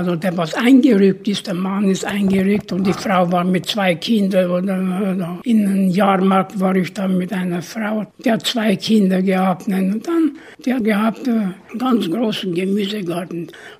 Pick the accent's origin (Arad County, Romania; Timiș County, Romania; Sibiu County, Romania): Sibiu County, Romania; Dumbrăveni; Aber ich bin in der Elisabethstadt gegangen. Ich bin auch geboren in Elisabethstädtle. Da habe ich die 4 Jahre gemacht.